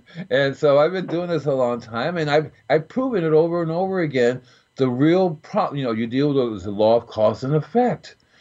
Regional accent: Homestead, Florida, United States; So I'm from Florida, see? So from Florida, I started making compost early because it's really easy to do. I'm in South Florida and Homestead, right? My early youth

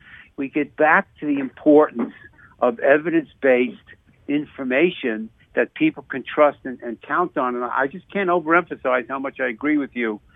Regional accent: New York, United States; growing up in New York, I remember Jim Brown, as great a football player as he was an even better lacrosse.

